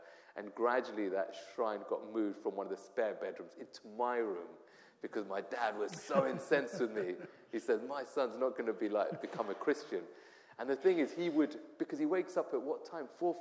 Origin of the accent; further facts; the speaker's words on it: Watford, East of England, United Kingdom; I was actually raised in a Hindu household, and so that was my sort of upbringing. I mean, there's so many things that I could tell you about growing up in Watford